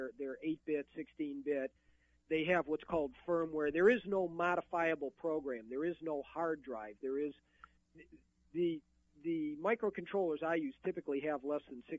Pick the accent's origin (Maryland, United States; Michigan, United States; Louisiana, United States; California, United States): Michigan, United States; Detroit; Yeah, I'm a born and raised in Detroit guy.